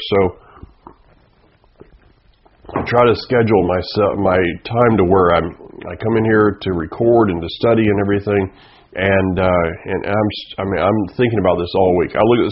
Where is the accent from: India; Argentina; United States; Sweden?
United States; the South; If you were where I grew up in the South, all planes went to Atlanta before they went to anywhere.